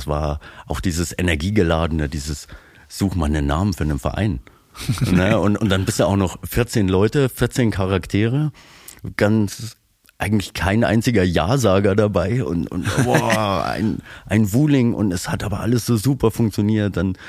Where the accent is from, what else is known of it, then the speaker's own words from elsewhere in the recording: Sonneberg, Thuringia, Germany; Wie gesagt, gerade bei uns in Sonneberg merkt man das ja.